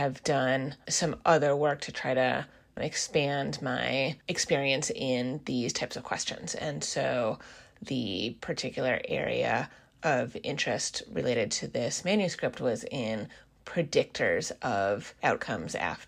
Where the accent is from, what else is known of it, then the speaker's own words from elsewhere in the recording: Seattle, Washington, United States; also born or lived in East Coast, United States; I am originally from the Seattle area and went to the East Coast of the U.S. for undergraduate and medical school and came back to Seattle for my pediatrics residency training